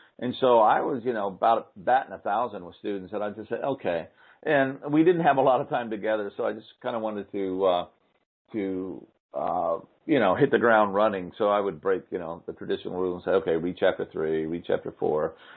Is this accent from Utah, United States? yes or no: yes; Utah, United States; you know, we come from Utah, and it's very, especially in the county we live in, it's very Mormon dominated.